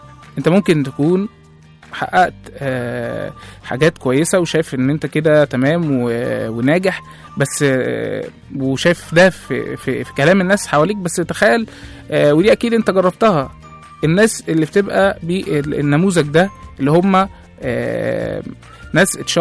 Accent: Egypt; وفي اسر كتير عندنا في مصر بيتكسر عليها القاعدة دي

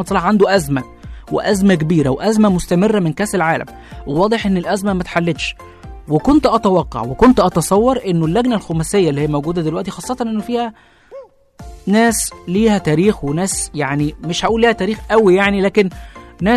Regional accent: Egypt; انه الحفلة موجودة عندنا في مصر

